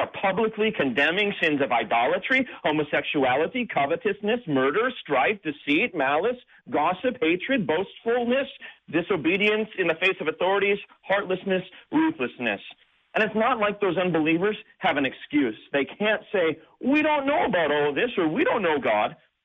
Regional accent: Minot, North Dakota, United States; Though to the north of me in my hometown of Minot, they have 44 inches this year already.

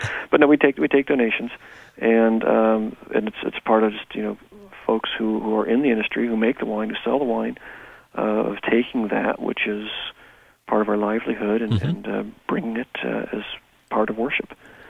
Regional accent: Midwest, United States; I grew up in the Midwest, and so I've experienced going down to the basement, the cellar for a tornado, thunderstorms, and that kind of thing

